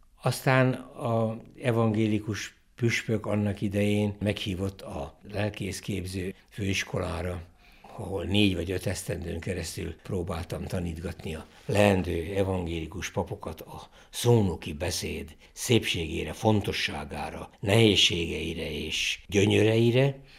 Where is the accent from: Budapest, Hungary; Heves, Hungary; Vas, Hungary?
Heves, Hungary; Eger; ahogy a római katolikus egerben, ahol felnőttem, megszoktuk, hogy dicsértessék a Jézus Krisztus.